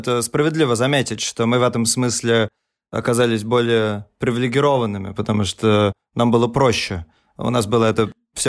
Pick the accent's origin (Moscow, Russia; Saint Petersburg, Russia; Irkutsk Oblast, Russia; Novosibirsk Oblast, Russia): Saint Petersburg, Russia; Мы родились в Петербурге, выросли там.